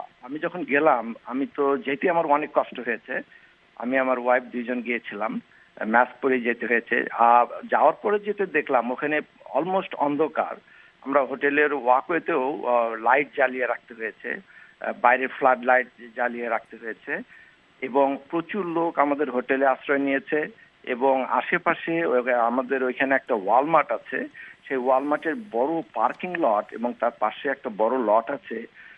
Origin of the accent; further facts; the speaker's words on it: Bangladesh; now in Sacramento, United States; আমরা স্যাক্রামেন্টোর প্যারাডাইস থেকে 90 মাইল নর্থে, আমরা স্যাক্রামেন্টোর বাসি বাংলাদেশি, প্রচুর বাংলাদেশি আছি